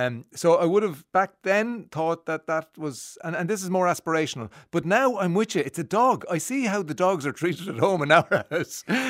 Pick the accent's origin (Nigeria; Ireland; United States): Ireland; Leinster; back in the day when I was growing up in Kildare, we were surrounded by horses.